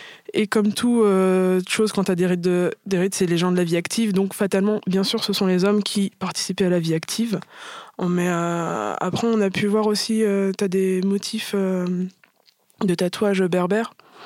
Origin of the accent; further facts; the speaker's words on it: Martinique, France; moi, je suis martiniquaise, enfin, métisse martiniquaise.